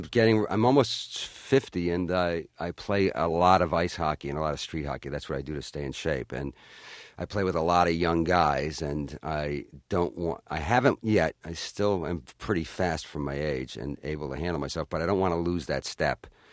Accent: Ireland; But then again, I'm Irish, so you never know.

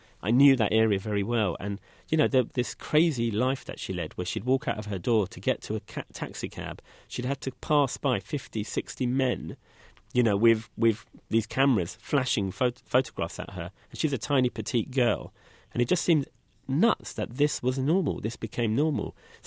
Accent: London, United Kingdom; For me as a Londoner

